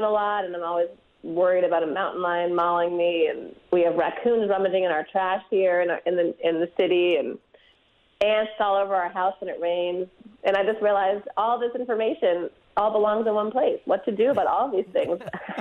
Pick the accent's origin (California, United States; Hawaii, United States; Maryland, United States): California, United States; San Francisco; I'm from San Francisco. We don't have moose here.